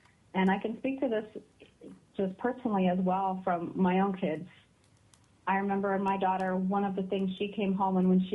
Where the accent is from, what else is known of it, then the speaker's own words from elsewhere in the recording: Wrangell, Alaska, United States; also born or lived in Juneau; now in Anchorage, United States; I'm originally from Wrangell and Juneau, so I live here in Dandaina Lands in Anchorage, where I'm raising my three kids.